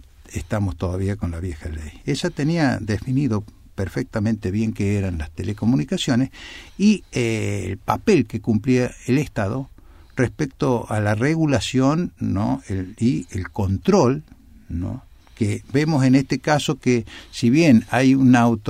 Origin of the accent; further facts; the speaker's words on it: San Luis, Argentina; San Luis, ¿no?, de donde yo soy oriundo y represento a las cooperativas de la provincia de San Luis